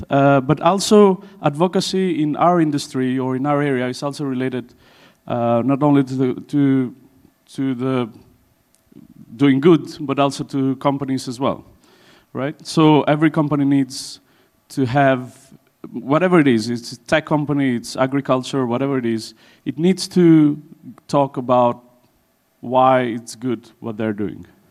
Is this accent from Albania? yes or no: yes; Elbasan, Elbasan County, Albania; now in Tirana, Albania; I come from I come from Albania in a city called Elbasan, which is quite in the center of close to Tirana. It's quite a simple city, very small, and doesn't have much. And now I live in Tirana, which is the capital of Albania.